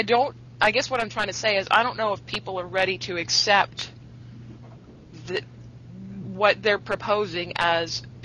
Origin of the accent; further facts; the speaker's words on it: Canada; I'm Canadian. We're all tree huggers up here, guys.